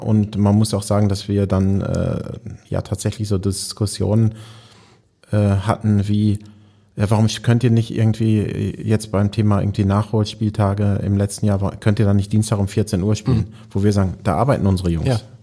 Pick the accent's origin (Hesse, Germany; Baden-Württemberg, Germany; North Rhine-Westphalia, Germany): North Rhine-Westphalia, Germany; Haldern; now in Hamburg, Germany; Also das ist einfach meine Heimat. Ich bin zu Hause jetzt in Hamburg aber Haldern am See ist meine Heimat und das Ruhrgebiet und oder Ecke der Grenze zum Münsterland.